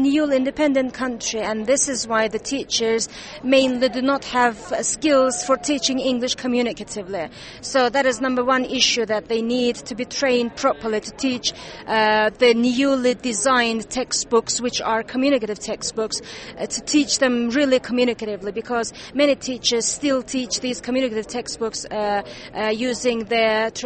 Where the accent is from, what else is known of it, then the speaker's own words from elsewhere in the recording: Azerbaijan; from Azerbaijan.